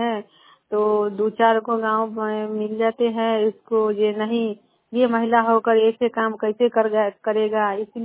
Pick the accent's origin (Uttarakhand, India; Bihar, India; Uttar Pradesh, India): Bihar, India; Bandra; मैं ये मुजफ्फरपुर जिले के निवासी हूँ, बंदरा प्रखंड के हूँ।